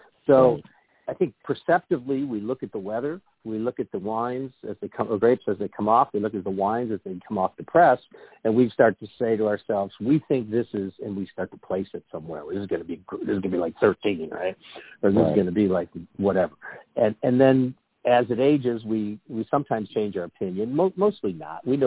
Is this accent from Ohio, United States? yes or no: yes; Ohio, United States; when I was a little kid growing up in Ohio